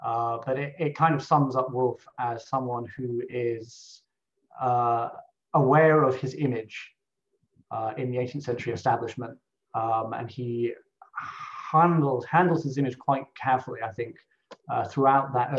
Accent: Scotland, United Kingdom; which, you know, as a Scot, it's fine, you know, it's cool.

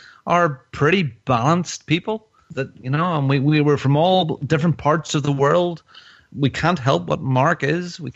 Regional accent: northern Mexico, Mexico; Thank God I'm from Northern Mexico.

